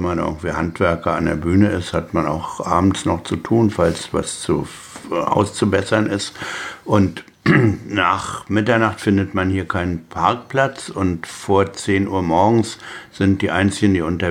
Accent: Berlin, Germany; born or raised there

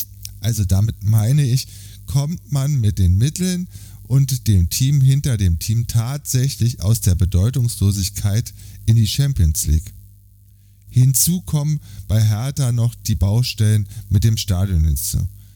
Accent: Berlin, Germany; Ich bin Berliner und liebe diese Stadt.

